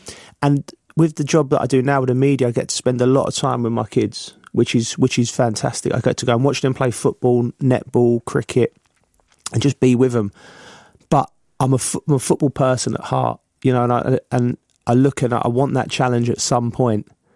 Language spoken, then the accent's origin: English; Kentish Town, London, United Kingdom; You know, like I said, I come from Kentish Town, which I'm really proud of.